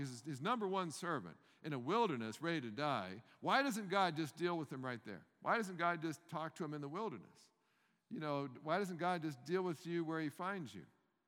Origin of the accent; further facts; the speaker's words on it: Canada; now in United States; I live in the South now. I came from Canada.